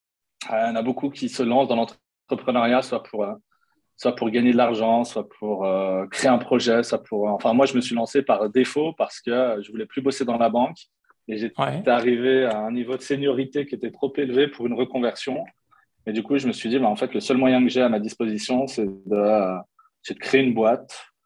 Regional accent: Annecy, Auvergne-Rhône-Alpes, France; born there; Je suis franco-algérien. Je suis né en France, dans une petite ville qui s'appelle Annecy, qui est juste magnifique. J'ai 42 ans. Je suis le papa de 3 enfants.

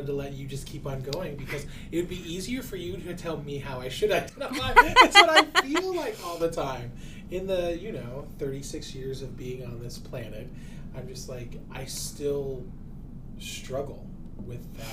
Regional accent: Conneaut, Ohio, United States; I grew up in Conneaut, Ohio, which Conneaut is an indigenous name, but on the very northeastern tip of the state of Ohio.

